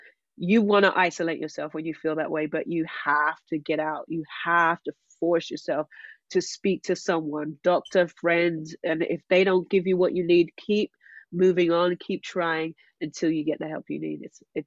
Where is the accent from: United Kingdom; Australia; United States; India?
United Kingdom; My base was in Los Angeles, but I'm from Great Britain.